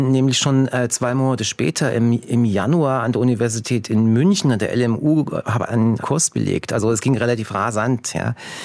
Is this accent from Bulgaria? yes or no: yes; Plovdiv, Plovdiv Province, Bulgaria; born there; German is a second language; Ich bin ja geboren in Bulgarien. Ja, in der Stadt Plovdiv, ist nicht nur einer der schönsten Städte des Balkans, sondern es ist auch die Stadt, die am längsten als Stadt besiedelt wurde.